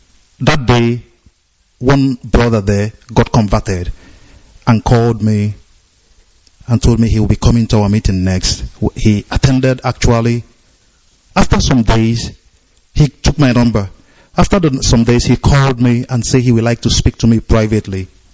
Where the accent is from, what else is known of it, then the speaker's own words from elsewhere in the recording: Onitsha, Anambra, Nigeria; I hail from Onichado, Umude village in Onichado, Biafra land.